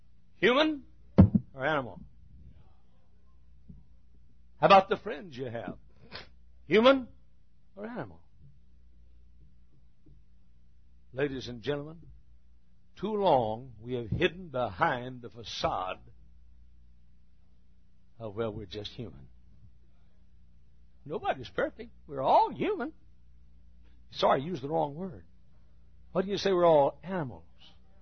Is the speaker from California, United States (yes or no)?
no; Texas, United States; I was born in Texas, and I'm proud of it. A Texan.